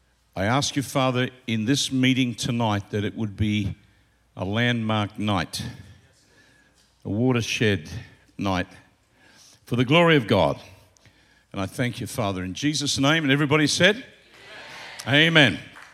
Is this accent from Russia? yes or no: no; Australia; I'm an Australian.